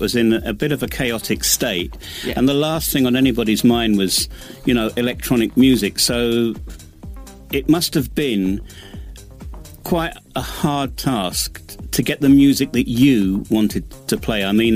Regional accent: England, United Kingdom; I'm an Englishman in the Balkans

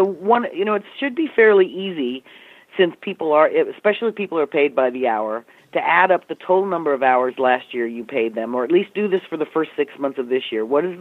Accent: California, United States; You know, I'm from California, and there are rules and new regulations all the time about paid sick leave

